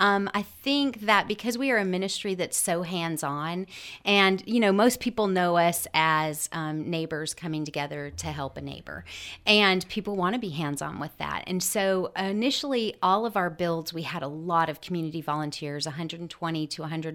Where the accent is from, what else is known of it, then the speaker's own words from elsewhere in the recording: Wyoming, United States; moved away as an adult; now in West Georgia, United States; I have been in the West Georgia area since 2000. My husband and I are both natives of Wyoming, and we came here